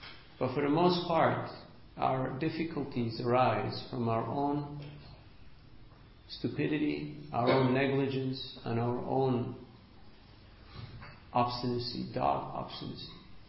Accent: Switzerland; but I'm from Switzerland, from the mountains.

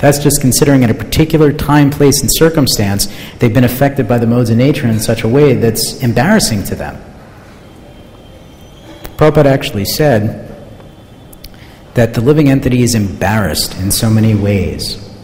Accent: Southeast, United States; I come from the United States. I come actually from the south, the southeast of the United States, where it's very, very common that you go out into the street and you meet what we affectionately call Bible thumpers.

